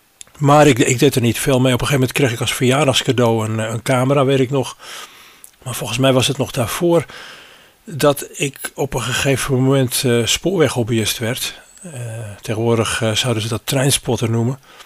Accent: Assen, Drenthe, Netherlands; ja, ik ben oorspronkelijk uit Assen, maar ik heb daar niet lang gewoond.

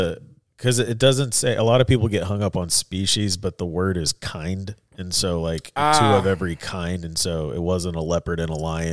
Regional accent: Fort Walton Beach, Florida, United States; This was in, actually, my hometown, Fort Walton Beach, Florida.

